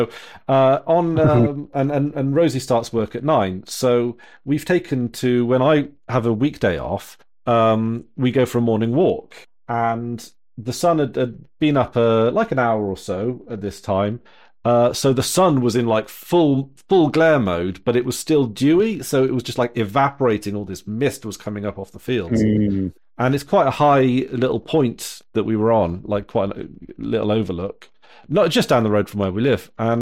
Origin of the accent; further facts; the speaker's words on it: Wales, United Kingdom; it's a little bit like I just kind of miss being Welsh with Welsh people, and it's odd.